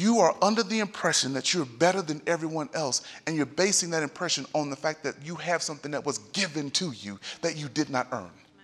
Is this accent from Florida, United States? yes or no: no; Texas, United States; And this is not because I'm from Texas.